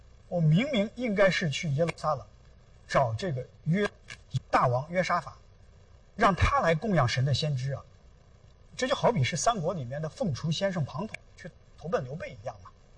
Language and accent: Chinese; China; 我们中国人特别看重这个